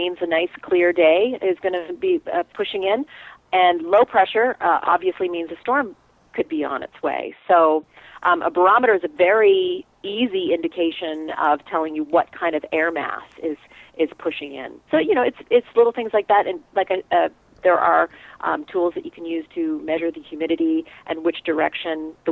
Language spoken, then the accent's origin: English; Canada; growing up in Canada, we had many storms, ice storms, very cold temperatures, and I remember those as a kid.